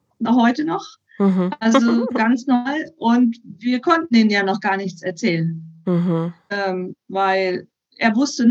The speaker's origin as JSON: {"language": "German", "region": "North Rhine-Westphalia", "country": "Germany", "tie": "born or raised there", "said": "Der kam aus meiner Heimatstadt, aus der Nähe meiner Heimatstadt, aus Bünde."}